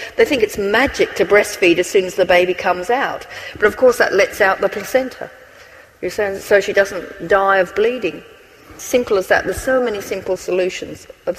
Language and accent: English; Australia; As an Australian